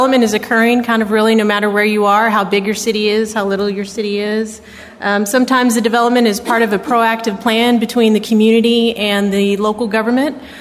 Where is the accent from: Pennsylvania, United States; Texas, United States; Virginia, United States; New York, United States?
Texas, United States; Fort Worth; But this panel, we're all from Fort Worth, as you could tell, we're going to focus on Fort Worth and what our urban core is